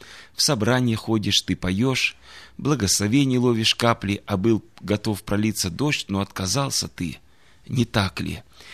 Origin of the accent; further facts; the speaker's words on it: Kemerovo, Kemerovo Oblast, Russia; born there; Был рукоположен в Кемеровской церкви, там я и родился, там остались мои родители.